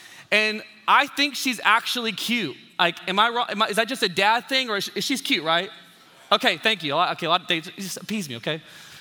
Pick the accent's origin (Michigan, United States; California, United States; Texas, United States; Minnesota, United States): Texas, United States; Dallas; If we haven't met, I come from Dallas, Texas.